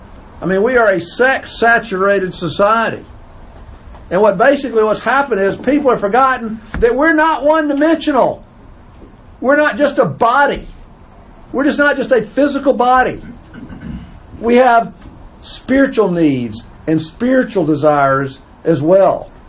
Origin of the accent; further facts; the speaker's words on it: Crestline, United States; You know, I was a kid growing up in Crestline. There weren't any restaurants.